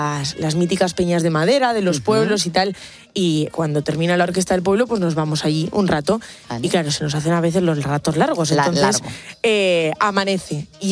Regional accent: Hontoria del Pinar, Castile and León, Spain; Sí, soy de un pueblo. Se llama Hontoria del Pinar.

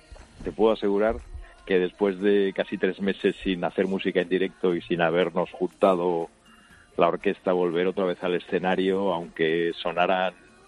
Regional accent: Madrid, Community of Madrid, Spain; Madrid es mi ciudad

